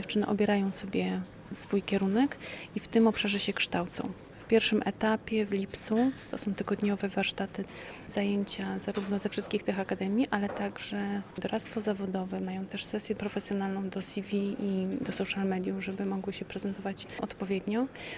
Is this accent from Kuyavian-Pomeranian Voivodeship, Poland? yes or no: no; Białystok, Podlaskie Voivodeship, Poland; Pochodzę z Białegostoku. To jest moje rodzinne miasto i tutaj mieszkam, uczyłam się.